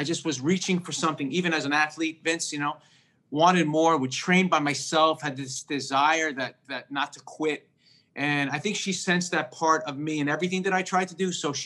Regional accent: New York, United States; growing up in Queens and the Bronx, Al Pacino was somebody that I really looked

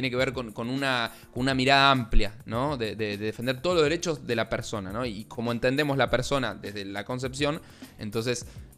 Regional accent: Patagonia, Argentina; sí, soy de la Patagonia

